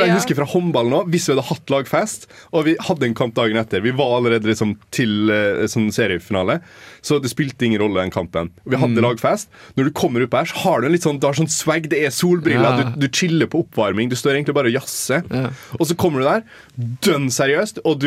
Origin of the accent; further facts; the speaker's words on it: Molde, Møre og Romsdal, Norway; gang jeg husker at jeg så en liksom brawl i gataen, det var hjemme i Molde.